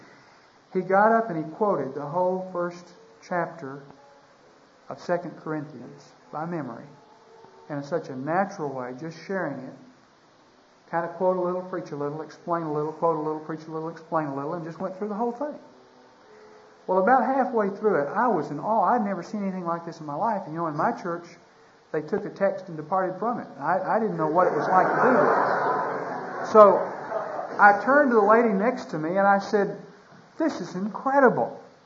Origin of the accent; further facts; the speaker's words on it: Texas, United States; I said, no, sir. I said, I'm from Texas.